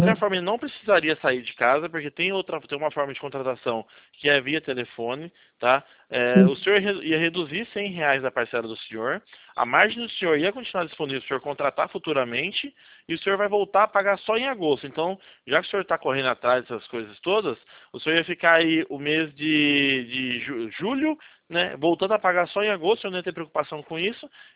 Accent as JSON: {"language": "Portuguese", "town": "Jundiaí", "region": "São Paulo", "country": "Brazil", "said": "sou da região de Jundiaí."}